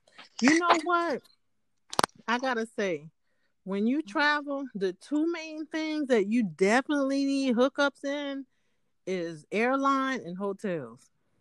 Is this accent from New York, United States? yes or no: no; South Carolina, United States; I'm from South Carolina, migrated to Georgia, but Charlotte is only a few hours away, in either state.